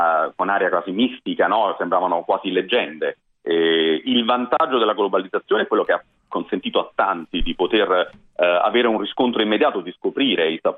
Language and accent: Italian; Naples, Campania, Italy; now in Rome, Italy; io sono da tanti anni a Roma, ma sono nato e cresciuto a Napoli